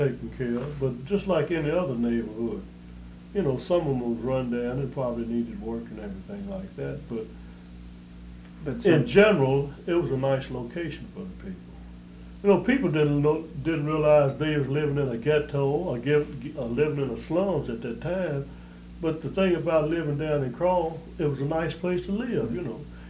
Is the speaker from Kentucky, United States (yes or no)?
yes; Frankfort, Kentucky, United States; also born or lived in Clark County; Oh, they came to, I guess they said 4 or 5 weeks after I was born, they moved to Frankfort.